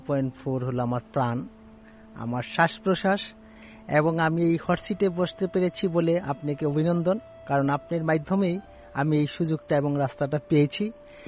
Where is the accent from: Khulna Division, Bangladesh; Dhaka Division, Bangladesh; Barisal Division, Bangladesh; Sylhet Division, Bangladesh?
Dhaka Division, Bangladesh; Savar; ঢাকা সাভার থেকে আসছি।